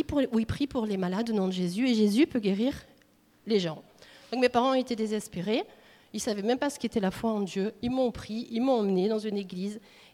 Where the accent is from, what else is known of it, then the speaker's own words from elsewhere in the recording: Nîmes, Occitanie, France; born there; parce que je suis née à Nîmes, je suis du Sud